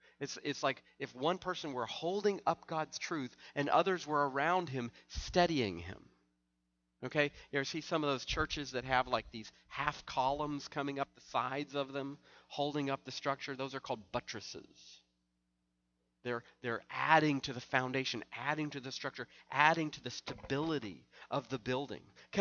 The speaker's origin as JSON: {"language": "English", "town": "Knoxville", "region": "Tennessee", "country": "United States", "tie": "born or raised there", "said": "the church that I grew up in Knoxville, Tennessee"}